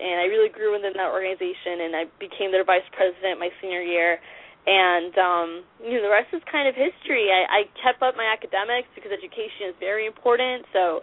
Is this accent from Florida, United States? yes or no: yes; Orlando, Florida, United States; And I was born in Orlando, Florida, born and raised here.